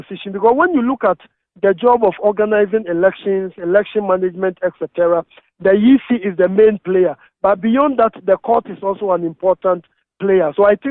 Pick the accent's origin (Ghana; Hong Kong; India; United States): Ghana; as a judge and as a Ghanaian